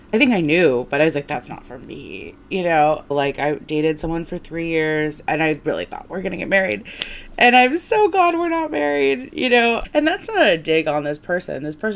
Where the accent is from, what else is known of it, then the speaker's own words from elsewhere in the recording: Midwest, United States; Especially I'm from the Midwest, right? So we have this like, You go to college, you get married, you have kids.